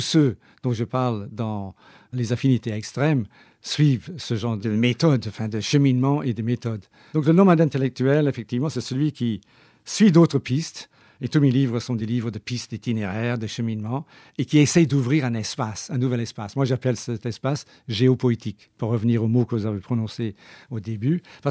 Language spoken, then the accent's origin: French; Glasgow, Scotland, United Kingdom; par exemple Glasgow, pas seulement parce que c'est ma ville natale